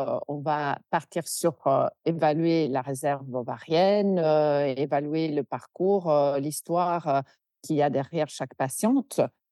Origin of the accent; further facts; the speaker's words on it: Italy; Moi, je suis italienne.